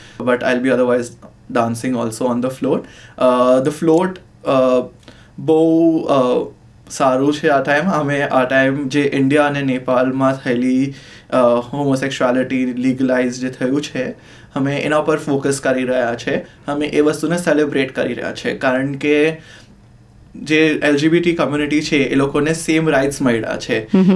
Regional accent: Mumbai, Maharashtra, India; now in Australia; Yes, Born and brought up in Mumbai.

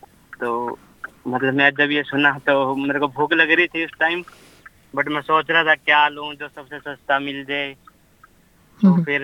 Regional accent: Haryana, India; now in Gold Coast, Australia; मैं हरियाणा से हूँ।

